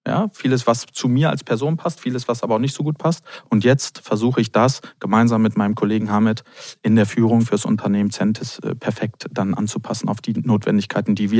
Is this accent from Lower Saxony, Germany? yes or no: yes; Hanover, Lower Saxony, Germany; in Hannover, Heimatregion. Ich habe es gesagt, ich komme aus dem Norden, Norddeutsch.